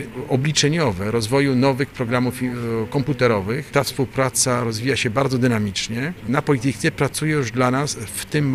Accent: Łódź, Łódź Voivodeship, Poland; jestem łodzianinem

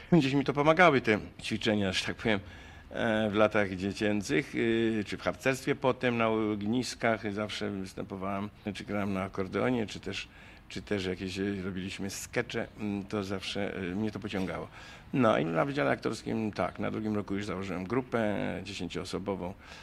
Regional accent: Łódź, Łódź Voivodeship, Poland; Ja się urodziłem w Łodzi, wychowałem, skończyłem szkołę aktorską.

